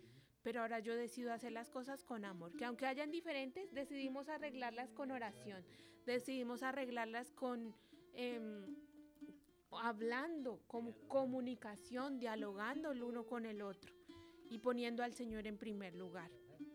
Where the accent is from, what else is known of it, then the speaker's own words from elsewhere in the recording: Colombia; now in Puerto Rico; Aquí en Puerto Rico, yo soy originaria de Colombia